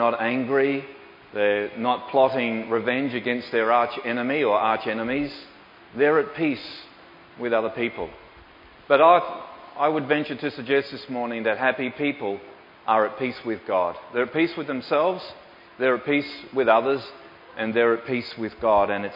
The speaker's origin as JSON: {"language": "English", "country": "Australia", "tie": "born there", "said": "I was born here, I would say that I'm an Aussie. That's my nationality, really. I can only think of myself in terms of being an Australian. And there's only one language that I speak, and it's not English, it's Australian."}